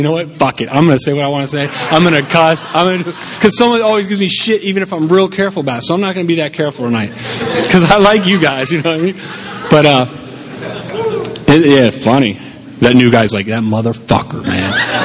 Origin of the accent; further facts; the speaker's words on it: Rockville, Maryland, United States; I was brought up in Rockville, Maryland.